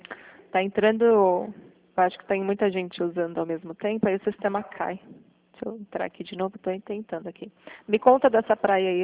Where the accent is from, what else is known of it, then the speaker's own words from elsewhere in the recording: São Paulo, Brazil; eu sou da região de São Paulo.